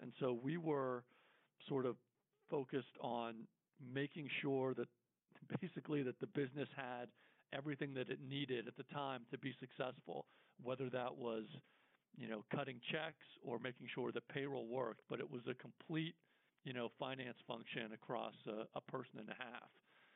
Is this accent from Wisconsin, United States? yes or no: no; Pittsburgh, Pennsylvania, United States; now in Atlanta, United States; So I came down. I'm from Pittsburgh originally, but I came down to Atlanta.